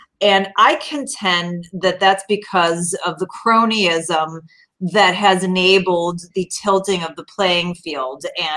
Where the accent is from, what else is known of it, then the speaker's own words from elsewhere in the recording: Chicago, Illinois, United States; I'm from Chicago.